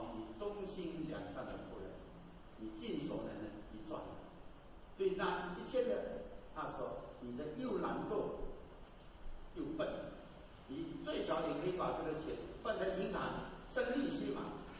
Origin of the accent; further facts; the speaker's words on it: China; 我是在中国农村长大，我们家里的庙很多很多